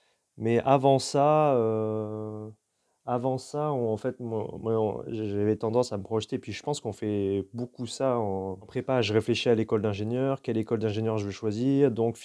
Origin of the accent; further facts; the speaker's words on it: south of France, France; ils ont assez rapidement déménagé dans le sud de la France, là où moi je suis né, et puis là où j'ai grandi et là où ils habitent toujours.